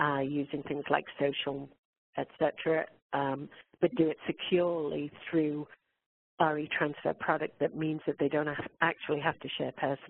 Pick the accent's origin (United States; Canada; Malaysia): Canada; it is the we're Canadian after all, so that's what we do naturally.